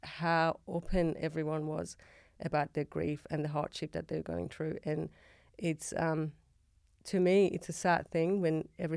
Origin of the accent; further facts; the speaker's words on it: Iran; now in Australia; So back to the question about growing up in Iran. That was growing up.